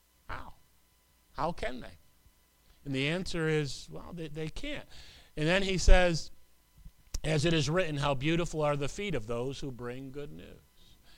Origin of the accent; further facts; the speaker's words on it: Herkimer, New York, United States; I'm from Herkimer, New York, which was about, maybe a half an hour away, 25 minutes away from Dowellsville.